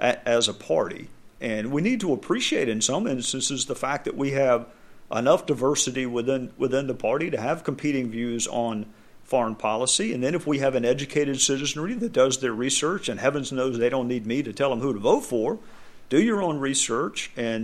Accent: South Carolina, United States; Of course, Lindsey Graham from my home state.

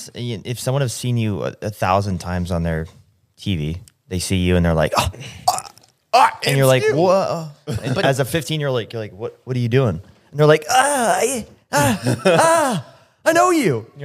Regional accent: Indiana, United States; No, I'm from Indiana.

